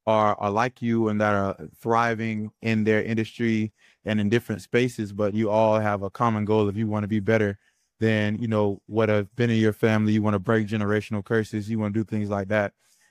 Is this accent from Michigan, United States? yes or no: no; Alachua, Florida, United States; Yes, I'm actually from Alachua, Florida, a small town outside of Gainesville, Florida.